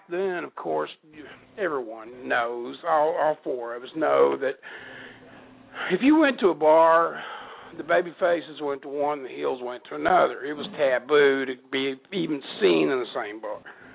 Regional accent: Kentucky, United States; I'm from Kentucky, but I didn't fall off the turnip truck yesterday, buddy.

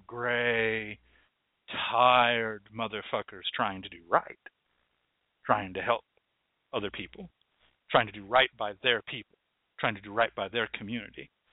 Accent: Texas, United States; You see, I'm from Texas. And around here we have rattlesnakes.

